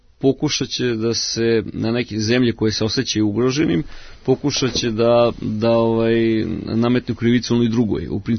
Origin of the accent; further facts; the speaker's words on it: Vršac, Vojvodina, Serbia; Mi u Srbiji imamo ja sam inače rođen u Vršcu, iz Vojvodine sam, živim tamo.